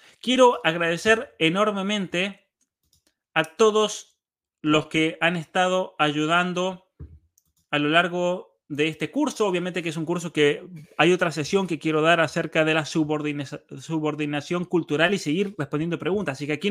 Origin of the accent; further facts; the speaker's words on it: Argentina; En mi caso, pues yo soy argentino